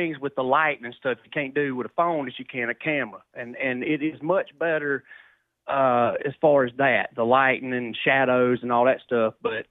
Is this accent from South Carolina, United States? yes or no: yes; South Carolina, United States; I'm like, dude, I'm from South Carolina.